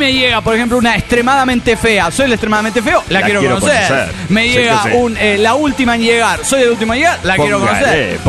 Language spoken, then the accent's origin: Spanish; Texcoco, State of Mexico, Mexico; Soy el agrónomo de Texcoco.